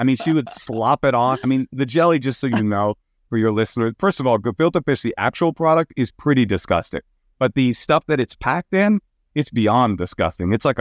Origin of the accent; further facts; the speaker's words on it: Oakland, California, United States; My parents split when I was 9 months old, and I was raised in Oakland, California, with a deaf mother putting herself through graduate school